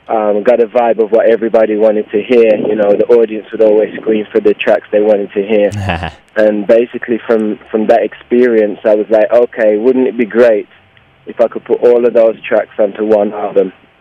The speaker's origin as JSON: {"language": "English", "region": "England", "country": "United Kingdom", "tie": "born or raised there", "said": "growing up in England, listening to all the British influences, all the American influences"}